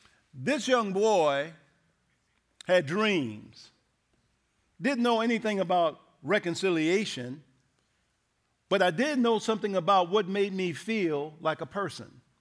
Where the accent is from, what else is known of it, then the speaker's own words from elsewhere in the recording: the South, United States; Being a young boy growing up in the South, white people were not folks you wanted necessarily to get to know.